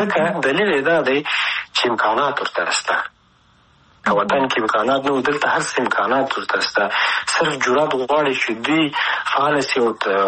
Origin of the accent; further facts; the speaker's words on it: Afghanistan; لکه زه افغان یم د افغانستان سره که مینه ونه لرم، که زه د خپل هویت سره مینه ونه لرم